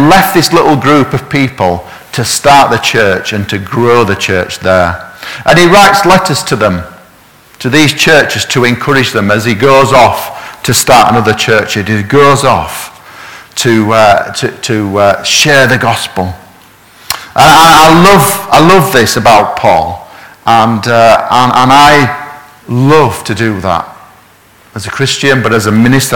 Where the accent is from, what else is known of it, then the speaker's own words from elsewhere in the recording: Yorkshire and the Humber, United Kingdom; accent: Yorkshire; people can't even understand my Yorkshire accent